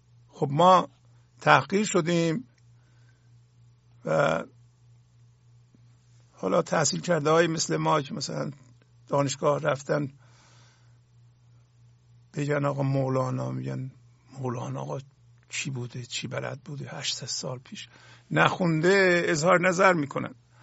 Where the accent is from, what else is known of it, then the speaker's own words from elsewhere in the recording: Azerbaijan, Iran; Persian is a second language; ایرانی هستم، حالا هر زبان محلی هم داره که داشته باشه، زبان ابتدایی ما، اولیه ما، خب آذربایجان بزرگ شدیم،